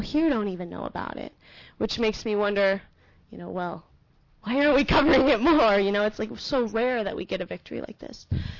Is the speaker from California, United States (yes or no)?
yes; California, United States; I'm from Mendocino County, California.